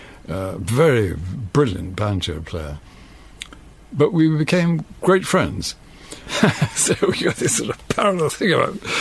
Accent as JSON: {"language": "English", "region": "England", "country": "United Kingdom", "said": "And I said, oh, we're singers, we're English."}